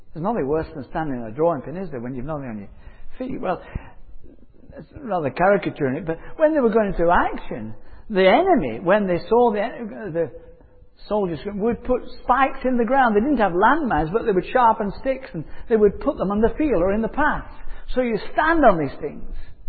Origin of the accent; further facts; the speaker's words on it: Yorkshire and the Humber, United Kingdom; I could go to my hometown in Yorkshire, where the two towns I've lived in down the south